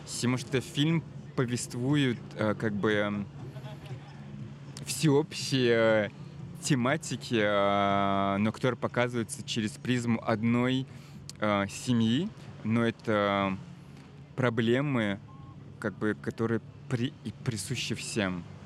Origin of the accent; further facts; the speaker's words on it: Chechnya, Russia; мне было легче быть частью, потому что я часть общины, я чеченец, так что они были даже рады